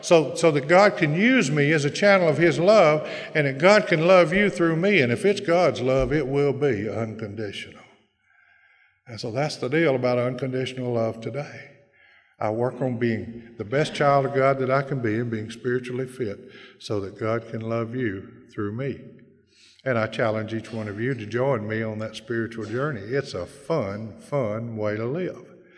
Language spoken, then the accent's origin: English; Bessemer, Alabama, United States; born there; because I was born down there in Bessemer, Alabama, right in the middle of something called a Bible Belt.